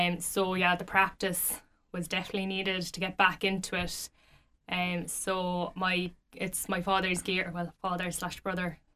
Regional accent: Bandon, Munster, Ireland; So I'm from Bandon originally.

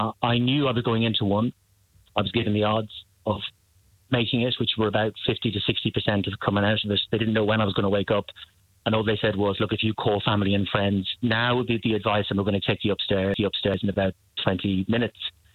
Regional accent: Dublin, Leinster, Ireland; now in London, United Kingdom; I'm from Dublin originally, Southside Dublin, and came to the UK 1999, many, many moons ago. So I've actually been in London longer than I've been in Ireland at this stage.

